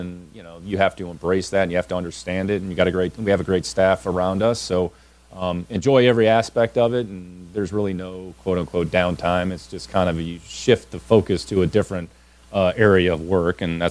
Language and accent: English; Cleveland, Ohio, United States; We're both from Cleveland.